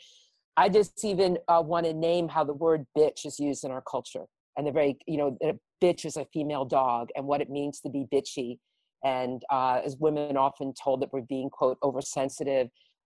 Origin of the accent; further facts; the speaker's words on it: New York, United States; And I just realized I'm going at a New York minute. I am a New Yorker, so I hope I was speaking slowly enough for people to get all that.